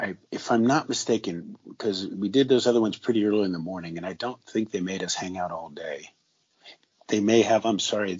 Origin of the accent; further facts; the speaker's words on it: Burbank, California, United States; born there; I was born in Burbank, California. My dad was born in New Jersey. So I grew up with a lot of that influence.